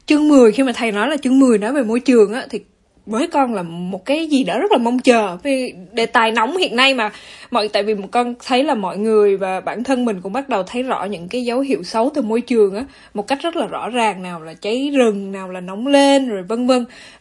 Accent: Central Highlands, Vietnam; con là dân Tây Nguyên chính hiệu mà

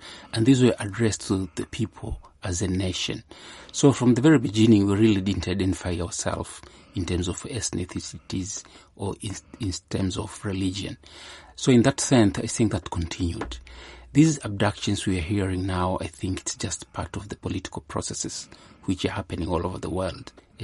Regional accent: Tanzania; I come from Tanzania

